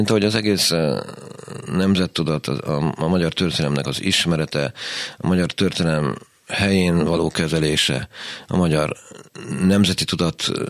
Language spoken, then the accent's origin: Hungarian; Hungary; nem azért, mert mi magyarok vagyunk, mert mi azok vagyunk